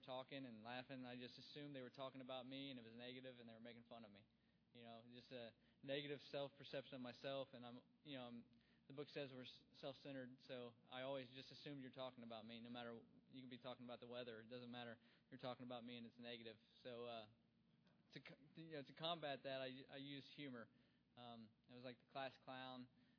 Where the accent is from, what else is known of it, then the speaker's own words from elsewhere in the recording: Ohio, United States; See, I grew up in Ohio, small town in Ohio, just a, you know, pretty normal family